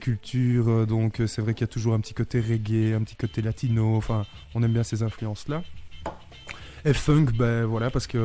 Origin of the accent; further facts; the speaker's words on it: Brussels, Belgium; on vient de Bruxelles.